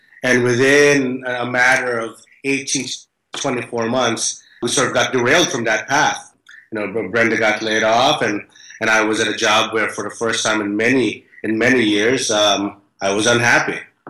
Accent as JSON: {"language": "English", "region": "New York", "country": "United States", "tie": "born or raised there", "said": "when I was growing up in the Lower East Side, this area was either called the Bowery or Chinatown or Little Italy."}